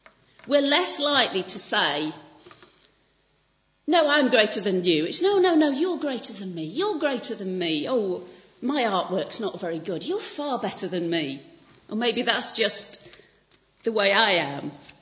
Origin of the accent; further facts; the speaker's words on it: Yorkshire and the Humber, United Kingdom; Yes, I'm a Yorkshire lass, and wisdom for me is far more about common sense.